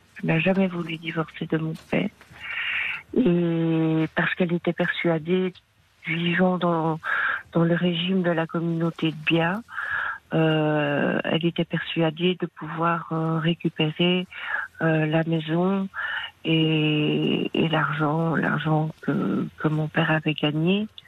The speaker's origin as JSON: {"language": "French", "country": "Belgium", "moved": "yes", "lives_now": "France", "said": "Je suis belge d'origine."}